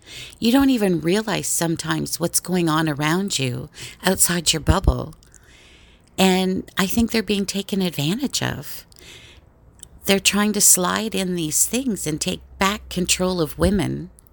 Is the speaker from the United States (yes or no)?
no; Canada; I'm a Canadian.